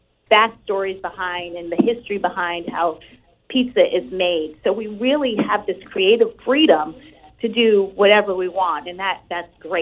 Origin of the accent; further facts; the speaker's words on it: New England, United States; But it was here in New England, in my hometown, my area. So it was perfect.